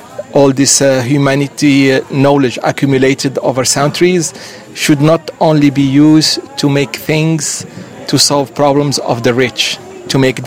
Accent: Morocco; moved away as an adult; now in India; I am Moroccan, born and raised in Morocco.

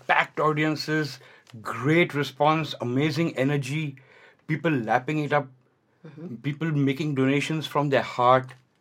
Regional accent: Mumbai, Maharashtra, India; I'm from Bombay.

